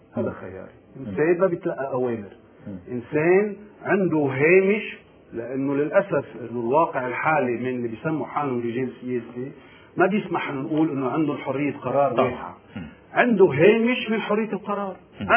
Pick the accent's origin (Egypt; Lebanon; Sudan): Lebanon; نحن كدولة لبنانية شو ما بدك نعطيك